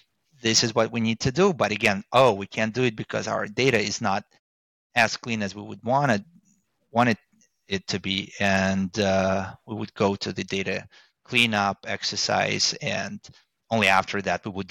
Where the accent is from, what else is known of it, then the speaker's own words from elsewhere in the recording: Montreal, Quebec, Canada; And it's funny, I'm from Montreal.